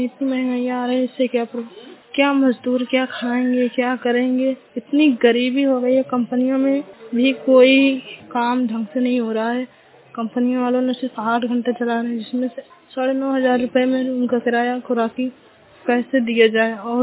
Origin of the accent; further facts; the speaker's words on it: Allahabad, Uttar Pradesh, India; इलाहाबाद के रहने वाली हूँ